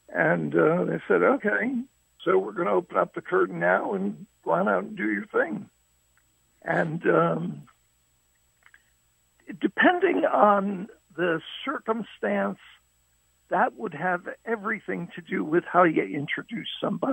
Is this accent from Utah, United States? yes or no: no; Waterbury, Connecticut, United States; I'm from Waterbury originally, and, you know, I went to the Palace Theater to see movies growing up.